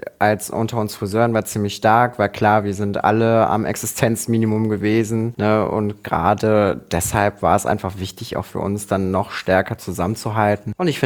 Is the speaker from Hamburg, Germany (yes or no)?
no; Rommerskirchen, North Rhine-Westphalia, Germany; Ich komme aus einem direkten Umkreis, aus einer kleinen Gemeinde namens Rommerskirchen. Und Rommerskirchen liegt genau in der Mitte zwischen Köln und Mönchengladbach.